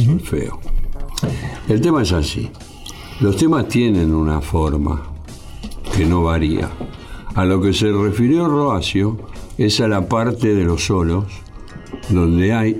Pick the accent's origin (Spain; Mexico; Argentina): Argentina; Buenos Aires; En la capital federal, en el barrio de Coghlan, nací. Pero bueno, después viví en el Gran Buenos Aires, después volví acá. Viví, o sea, nací cerca de donde vive Marcelo Rossi.